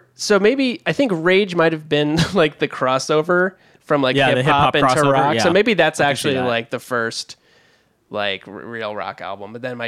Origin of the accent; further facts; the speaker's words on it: New Britain, Connecticut, United States; It was in Connecticut, New Britain, Connecticut.